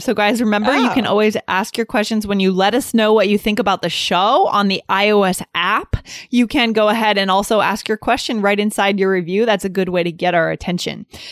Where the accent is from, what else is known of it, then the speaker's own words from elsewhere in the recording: United States; Well, I mean, I'm American, so American English is a little sarcastic by nature, right?